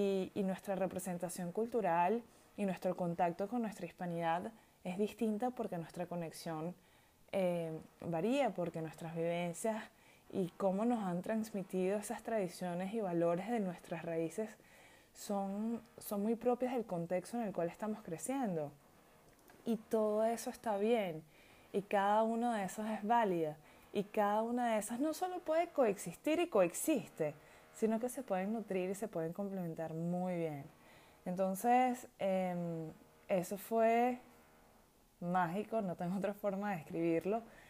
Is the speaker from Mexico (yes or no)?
no; Venezuela; porque soy venezolana, porque crecí con su música en español